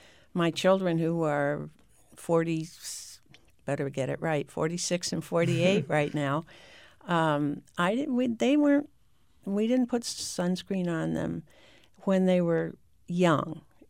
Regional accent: Vermont, United States; I grew up in Vermont, and when I was a kid, I spent 8 hours a day at the local swimming pool.

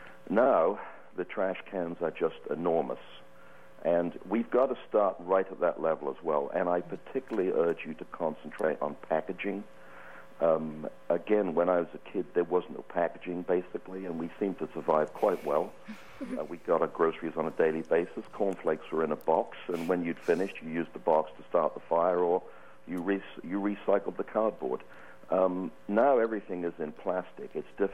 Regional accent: England, United Kingdom; When I was a kid growing up in England in the 50s

